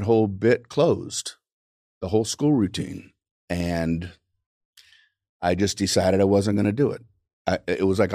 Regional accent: Miami, Florida, United States; I grew up in Miami, Florida.

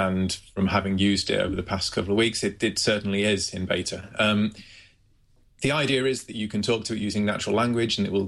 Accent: United Kingdom; accent: British; perhaps with my British accent, that's one of the issues faced.

